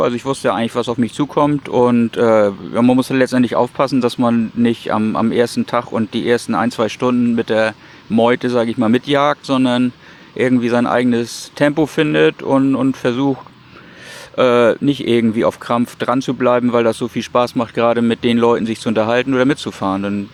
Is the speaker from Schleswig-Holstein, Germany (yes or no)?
yes; Schleswig-Holstein, Germany; Und für mich als Schleswig-Holsteiner ist natürlich immer die Verlockung groß, hier die nächste Abfahrt nach Preetz oder nach Wankendorf-Plön, wo auch immer, hinzunehmen.